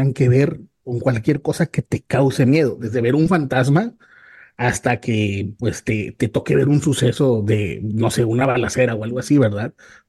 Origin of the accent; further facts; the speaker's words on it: Nuevo Laredo, Tamaulipas, Mexico; also born or lived in Reynosa; nací en Reynosa por error de mis papás, ¿verdad? Andaban allá trabajando, pero yo soy originario y criado y, bueno, pues aquí mi vida está en Nuevo Laredo, Tamaulipas. Tengo 40 años, padre de familia